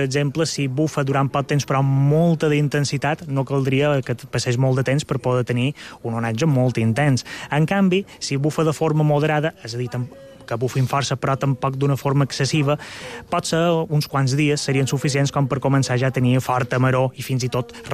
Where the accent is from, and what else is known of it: Balearic Islands, Spain